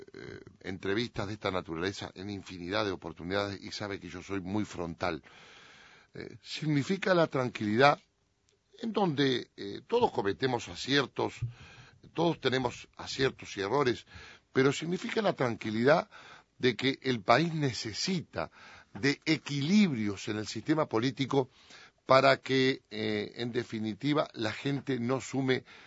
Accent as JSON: {"language": "Spanish", "country": "Uruguay", "said": "yo como uruguayo, como senador de la República, como integrante del Partido Nacional"}